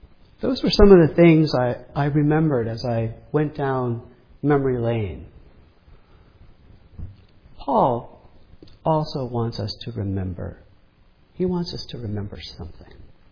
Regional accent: New York City, New York, United States; See, growing up in New York City, I became a baseball fan of the, as many of you know, the New York Mets.

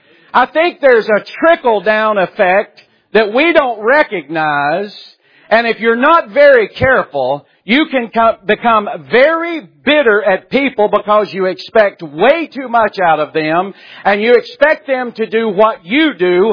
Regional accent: North Carolina, United States; See, I'm from North Carolina. I can preach a little bit, too.

